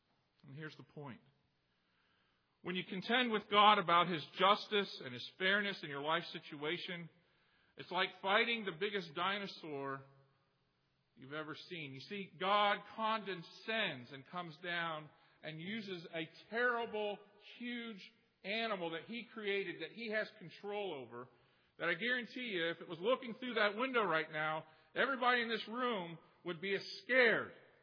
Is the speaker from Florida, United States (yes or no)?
yes; Florida, United States; You realize I grew up in Florida chasing alligators around, right?